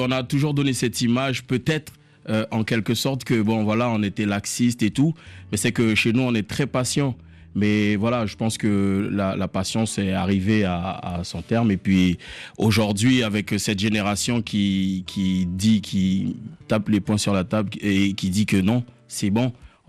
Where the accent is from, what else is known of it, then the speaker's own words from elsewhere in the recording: French Guiana, France; moi, je vais aller directement en Guyane, là d'où je viens